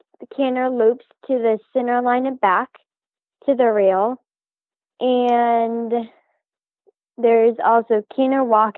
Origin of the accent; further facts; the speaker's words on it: Palmyra, Nebraska, United States; I am from Palmyra, Nebraska.